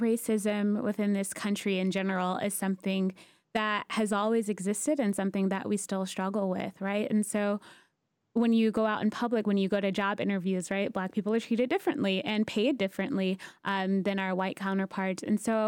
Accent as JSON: {"language": "English", "town": "Atlanta", "region": "Georgia", "country": "United States", "tie": "born or raised there"}